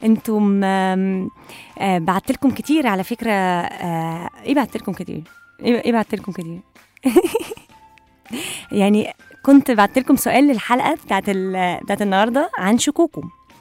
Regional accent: Egypt; انتوا عارفين احنا كشعب مصري ما نعرفش نبتدي جملة إلا ما نختمها بمثل شعبي

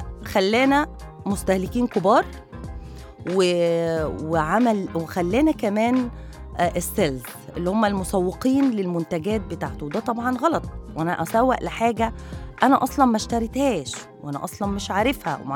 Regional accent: Egypt; وإحنا كمصريين بنستخدم الفيسبوك من 3 لـ7 ساعات في اليوم بس

